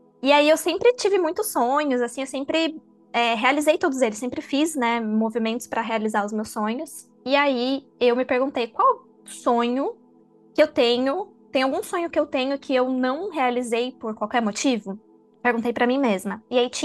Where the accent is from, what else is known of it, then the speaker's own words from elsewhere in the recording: Taubaté, São Paulo, Brazil; also born or lived in São Bernardo do Campo; eu sou de São Paulo, né? Morei praticamente minha vida toda em Taubaté. Eu nasci em São Bernardo do Campo, morei minha vida toda em Taubaté, uma cidade do interior de São Paulo, pertinho de Campos do Jordão e Ubatuba.